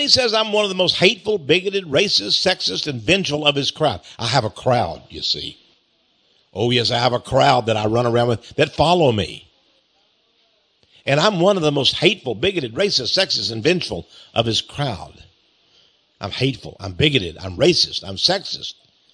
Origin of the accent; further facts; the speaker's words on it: Fred, Texas, United States; born there; I mean, I am a Texan. I don't have to be a... I was born in Fred, Texas.